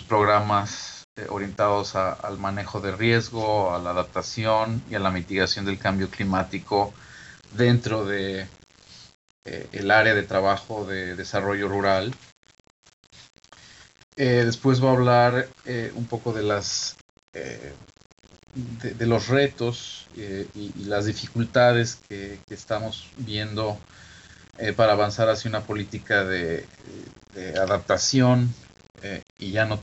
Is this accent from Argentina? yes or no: no; Mexico; Bueno, soy mexicano